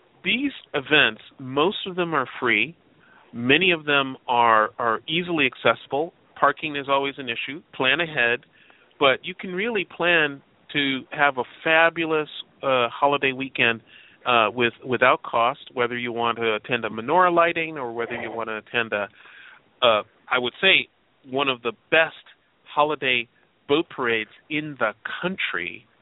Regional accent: Chicago, Illinois, United States; I'm from Chicago, and many people who know the East Coast or the mid coast, as we used to call it, the White Castle hamburgers.

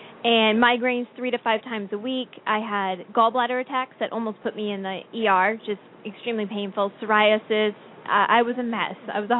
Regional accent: Washington, United States; Washington.

